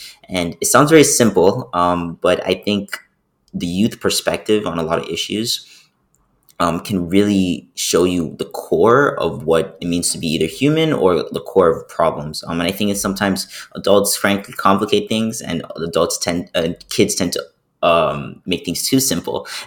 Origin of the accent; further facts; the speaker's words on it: Miami, Florida, United States; I'm also from Miami, Florida, and I'm a student at NYU